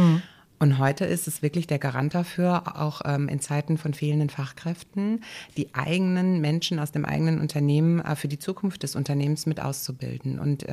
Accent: Essen, North Rhine-Westphalia, Germany; ich bin auf der Margaretenhöhe in Essen groß geworden und habe mich beruflich auch sehr im Ruhrgebiet rumgetrieben, habe mal ein Jahr im Ausland gelebt, in Amerika, habe da als Au-pair gearbeitet und bin danach dann aber zurück ins Ruhrgebiet und bin ein Ruhrgebietskind durch und durch.

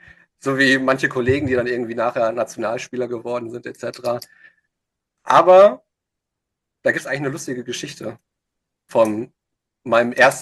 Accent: North Rhine-Westphalia, Germany; now in Berlin, Germany; weil man muss sagen, ich komme aus dem Ruhrgebiet, ich wohnte jetzt zwar in Berlin

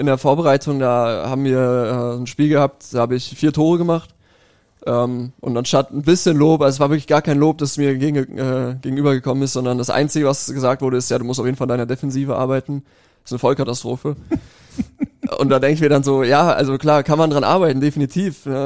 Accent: Cologne, North Rhine-Westphalia, Germany; Die Berge, das hast du ja hier in Köln, vor allem wo ich herkomme, ja gar nicht.

